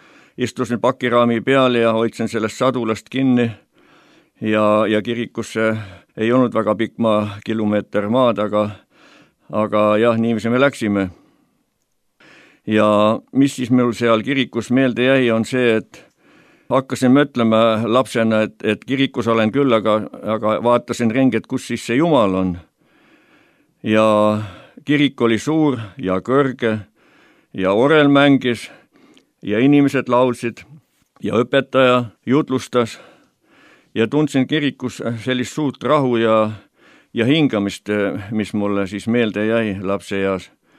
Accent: Saare County, Estonia; born there; olen sündinud Saaremaal ja õppinud sellises kohas nagu Mustjal algkool.

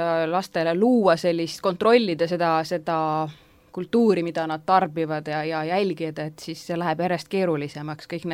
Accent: Haapsalu, Lääne County, Estonia; ma kasvasin üles Haapsalus ja Lääne-Eestis, kus oli nagu usklike väga palju

